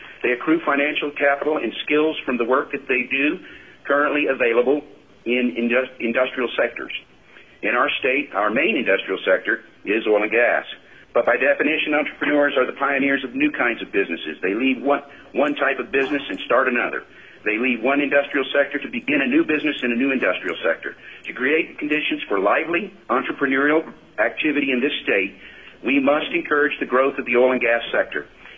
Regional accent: Anchorage, Alaska, United States; I am from Anchorage, and I'm with CH2M Hill.

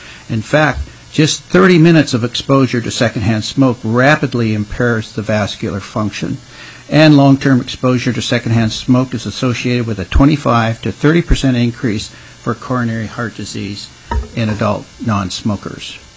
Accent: Wrangell, Alaska, United States; now in Juneau, United States; I'm a family physician, born and raised in Wrangell, Alaska.

